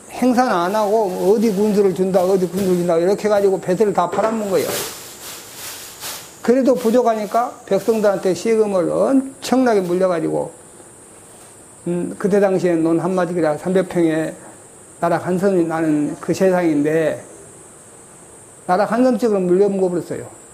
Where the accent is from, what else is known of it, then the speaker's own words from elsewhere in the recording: South Korea; born there; 네, 부추마을에서 태어났어요.